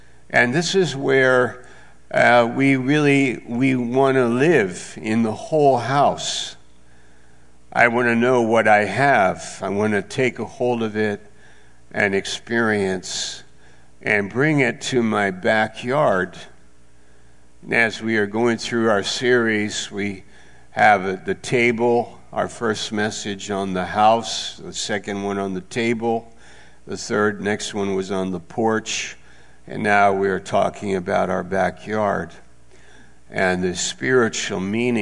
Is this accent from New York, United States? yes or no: yes; New York, United States; I'm from New York State, and I was in Maine that summer